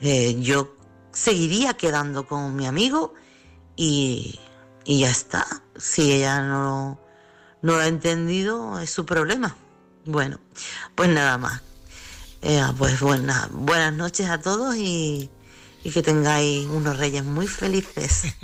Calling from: Chiclana, Andalusia, Spain; corresponsal de Chiclana.

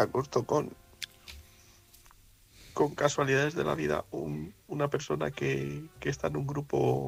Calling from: Getafe, Community of Madrid, Spain; corresponsal de Getafe, Madrid

